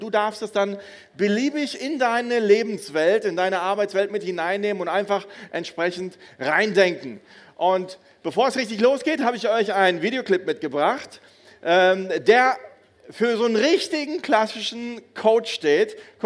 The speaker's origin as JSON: {"language": "German", "town": "Düsseldorf", "region": "North Rhine-Westphalia", "country": "Germany", "said": "ich komme aus Düsseldorf"}